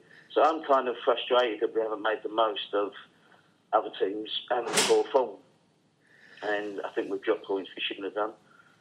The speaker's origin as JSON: {"language": "English", "town": "Walthamstow", "region": "London", "country": "United Kingdom", "said": "Walthamstow, which is north east London."}